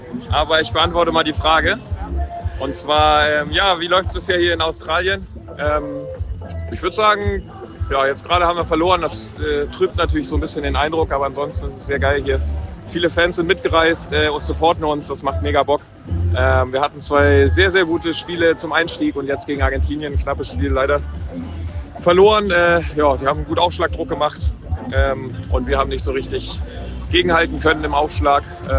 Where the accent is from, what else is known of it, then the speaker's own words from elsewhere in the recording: Hamburg, Germany; als Hamburger